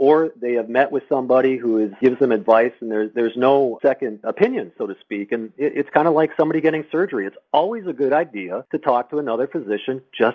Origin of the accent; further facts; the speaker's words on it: Michigan, United States; now in California, United States; I'm originally from Michigan and came out to California about 20 years ago